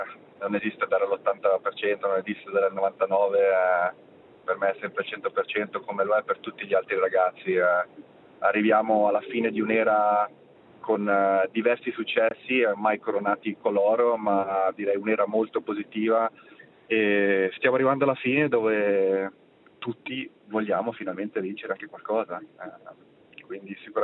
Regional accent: Switzerland

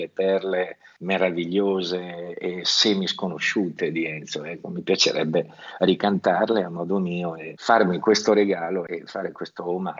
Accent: Milan, Lombardy, Italy; visto che sono milanese

